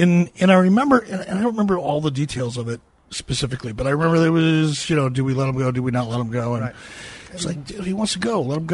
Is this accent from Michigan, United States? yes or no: yes; Detroit, Michigan, United States; also born or lived in Minneapolis; Yeah, more so than what I was used to growing up in Detroit and Minneapolis.